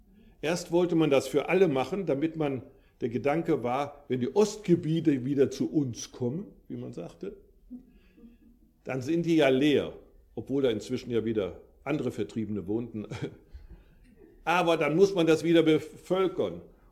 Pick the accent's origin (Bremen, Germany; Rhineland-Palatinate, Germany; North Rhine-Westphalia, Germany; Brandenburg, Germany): North Rhine-Westphalia, Germany; Detmold; born there; Also ich bin in Detmold-Lippe geboren, mitten in Deutschland, und habe einen Flüchtlingsausweis, der mich als Flüchtling dann charakterisiert.